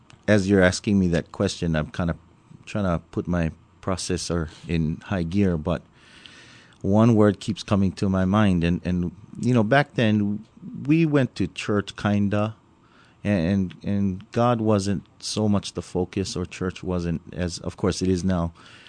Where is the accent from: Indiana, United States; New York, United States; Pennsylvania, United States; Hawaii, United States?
Hawaii, United States; Kapahulu; Was born and raised Kapahulu, walking distance to Waikiki. Mm-hmm. But many generations of my family brought up in the same area. My mom's side, Waikiki, dad, Kapahulu. So it's home to me, and I'm back there now, in fact, living in Kapahulu.